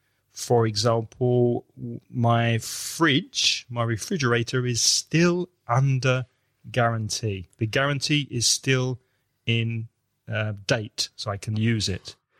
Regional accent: London, United Kingdom; I think the drinking age when I was growing up in London was 16.

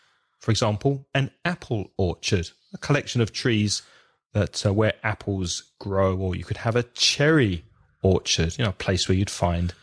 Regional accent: England, United Kingdom; now in Spain; My neighbor is constantly aware that I'm English

